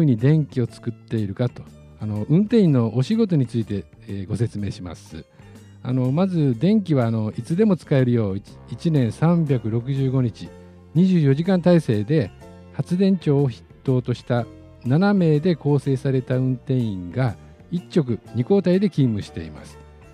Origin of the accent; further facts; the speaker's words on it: Tsuruga, Fukui, Japan; 出身は福井県敦賀市です。